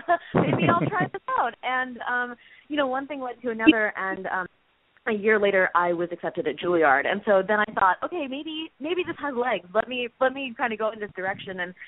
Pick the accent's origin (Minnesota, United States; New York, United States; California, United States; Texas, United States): California, United States; Los Angeles; also born or lived in East Coast, United States; So I grew up in Los Angeles, and actually I'm back in Los Angeles now, but I for a long time I actually lived on the East Coast.